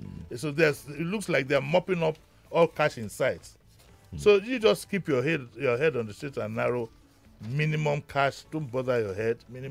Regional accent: Nigeria; You know, the people thinking sometimes, I'm sorry to say, because I'm a Nigerian too, like that reverend who said

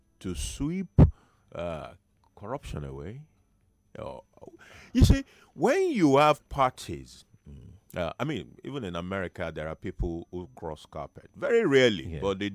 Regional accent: Nigeria; I'm a Nigerian

